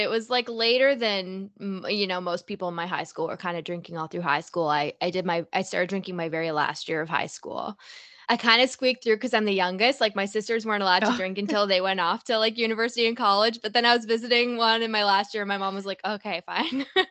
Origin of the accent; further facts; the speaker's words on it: Toronto, Ontario, Canada; Yeah, I'm from Toronto. I'm 29. I'll be 30 this year.